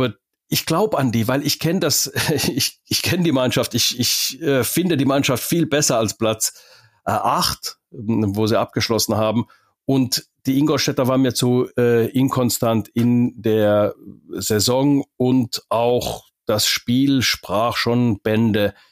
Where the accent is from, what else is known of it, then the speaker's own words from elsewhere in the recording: Finland; Wenn so diese kleinen Small-Market-Teams, wie man bei uns in Finnland sagt